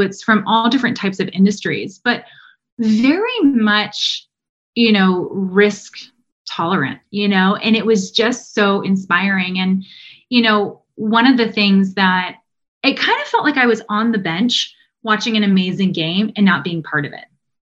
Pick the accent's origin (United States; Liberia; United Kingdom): United States; Ohio; acquiring materials for the largest contractor in Ohio. They're called Kokozi Construction, based out of my hometown.